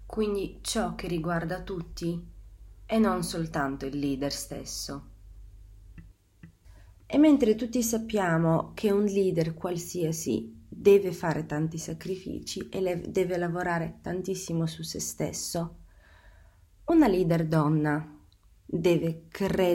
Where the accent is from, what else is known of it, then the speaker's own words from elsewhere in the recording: Sofia, Sofia City, Bulgaria; Italian is a second language; ho 24 anni, sono nata e cresciuta a Sofia, la capitale della Bulgaria